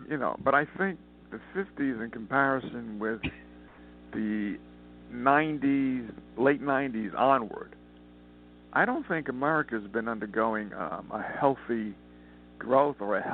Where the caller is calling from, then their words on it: Montana, United States; Actually, I'm calling from Montana, so it's about